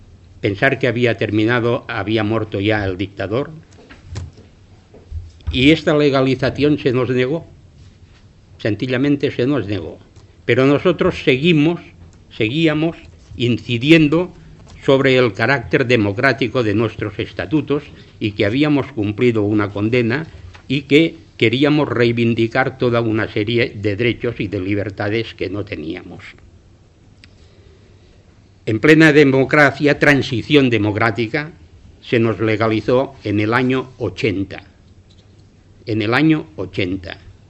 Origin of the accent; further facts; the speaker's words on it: Catalonia, Spain; accent: Catalan; Spanish is a second language; perdonar mi acento catalán, pero voy a intentarlo hacer bien, hablar bien el castellano.